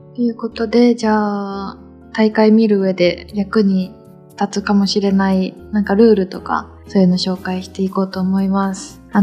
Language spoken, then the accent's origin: Japanese; Aichi, Japan; 私愛知県出身で、